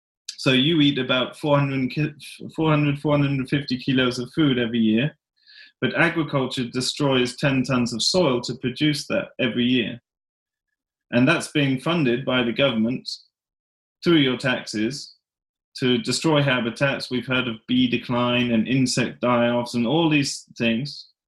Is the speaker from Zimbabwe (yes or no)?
no; England, United Kingdom; now in Sweden; Although I grew up in England, which doesn't seem to have a cuisine, and now I live in Sweden, which is similar.